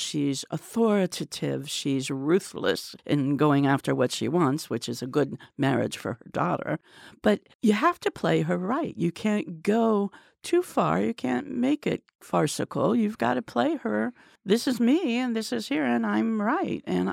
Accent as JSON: {"language": "English", "town": "Cincinnati", "region": "Ohio", "country": "United States", "tie": "born or raised there", "moved": "as an adult", "said": "I grew up in Cincinnati. I left in 1982 to move to California for a job. And I went to Anderson High School on the east side."}